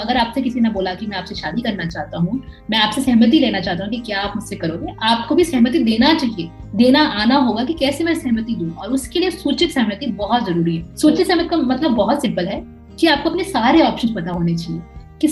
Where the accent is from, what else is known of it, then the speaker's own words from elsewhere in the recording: Kerala, India; मैं केरला से आती हूँ